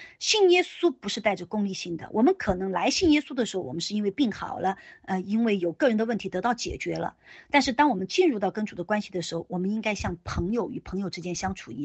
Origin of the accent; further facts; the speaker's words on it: Chengdu, Sichuan, China; 我以前是在成都，我是成都人，